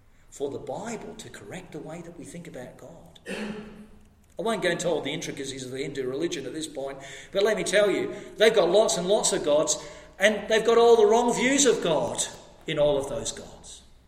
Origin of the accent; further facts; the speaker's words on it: Western Australia, Australia; because I'm an Australian as well as a West Australian.